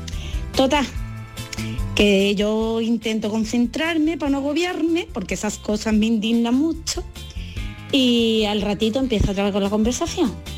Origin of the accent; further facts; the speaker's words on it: Málaga, Andalusia, Spain; escucha mi acento y me dice, perdona, tú no eres de aquí, ¿no? Y le digo, no, soy de Málaga.